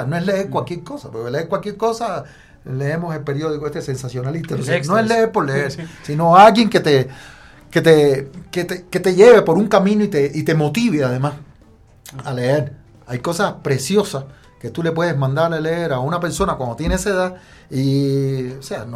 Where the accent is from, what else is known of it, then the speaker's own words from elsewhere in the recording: Ecuador; Estoy en Ecuador, soy ecuatoriano.